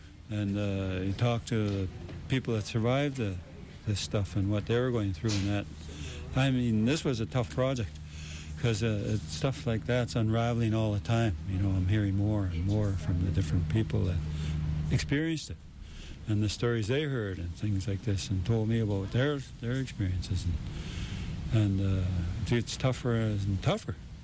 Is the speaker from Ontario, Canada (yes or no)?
no; British Columbia, Canada; from Haida Gwaii. I'm one of the hereditary chiefs from that part of the country.